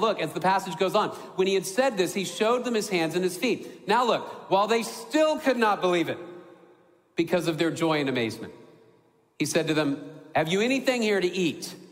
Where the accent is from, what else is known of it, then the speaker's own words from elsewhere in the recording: Dallas, Texas, United States; I grew up in Dallas.